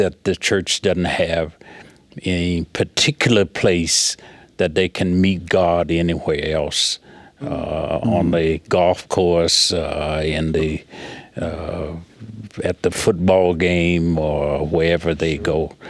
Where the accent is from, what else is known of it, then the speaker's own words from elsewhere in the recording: Georgia, United States; I was coming from Asbury Park, New Jersey, where I'd been working all summer, going back to Georgia to finish high school